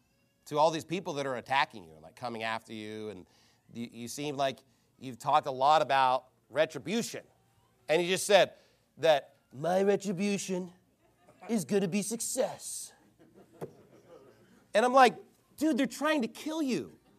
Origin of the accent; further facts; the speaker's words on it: Texas, United States; He was killed in my hometown, you know, in my area. Back in Dallas-Fort Worth area, JFK was assassinated.